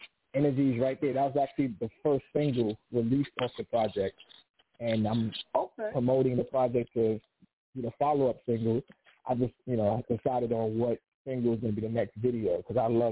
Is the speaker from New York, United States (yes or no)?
yes; Brooklyn, New York, United States; I'm from Brooklyn, New York.